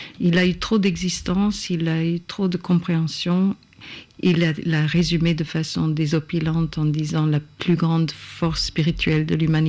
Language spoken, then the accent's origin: French; Calgary, Alberta, Canada; born there; ma ville natale de Calgary, dont le nom signifie l'eau limpide et coulante.